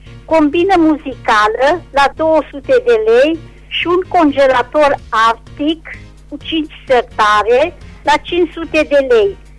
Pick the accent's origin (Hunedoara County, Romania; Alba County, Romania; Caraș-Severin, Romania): Caraș-Severin, Romania; Reșița; din Reșița